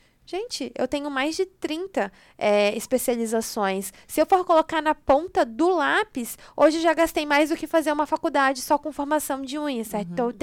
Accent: Brazil; moved away as an adult; quando eu saí do Brasil, por exemplo, falando em questão de valores, eu já ganhava mais de 10 mil reais fazendo unhas no Brasil.

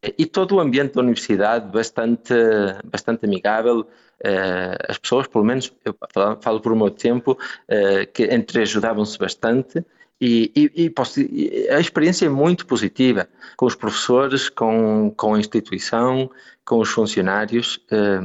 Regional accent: Braga, Portugal; E eu sou de Braga, o curso era de Engenharia Civil em Guimarães

